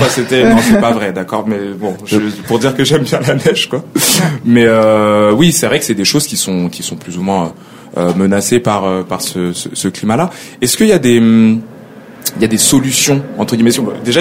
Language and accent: French; Lyon, Auvergne-Rhône-Alpes, France; Je viens de Lyon, c'est pareil. C'est une plus petite ville.